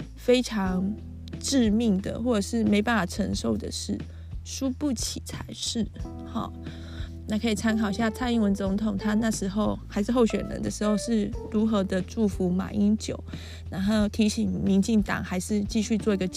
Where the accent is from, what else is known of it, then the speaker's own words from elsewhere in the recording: Taiwan; 身为台湾人，我们就是必须这样子很坚强的活着。